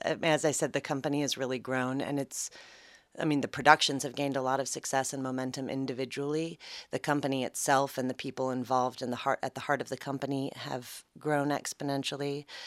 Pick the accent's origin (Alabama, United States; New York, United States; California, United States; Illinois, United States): New York, United States; Manhattan; born there; I was born in Manhattan, so I didn't grow up around them necessarily. When we moved out of the city, I really wanted to learn to ride.